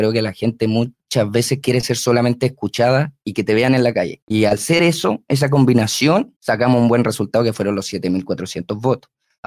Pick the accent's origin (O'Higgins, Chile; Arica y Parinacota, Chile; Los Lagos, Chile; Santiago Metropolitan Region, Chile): Los Lagos, Chile; Osorno; born there; Yo nací acá en Osorno y siempre voy a luchar por Osorno.